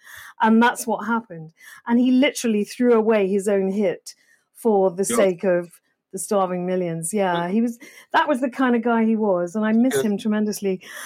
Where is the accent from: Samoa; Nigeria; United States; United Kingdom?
United Kingdom; Wales; So obviously I do identify as partly English. But being primarily Welsh, I can stand back from it a little bit